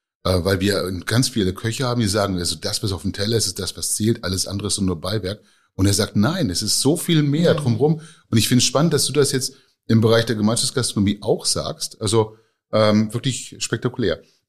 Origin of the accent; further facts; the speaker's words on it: Northern Germany, Germany; ich bin ja auch als Norddeutscher aufgewachsen